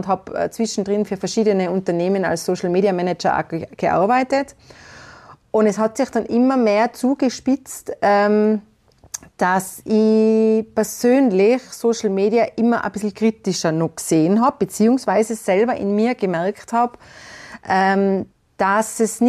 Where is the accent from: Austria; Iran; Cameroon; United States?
Austria; Tyrol; Das war bei uns in Tirol, in Österreich ganz verbreitet.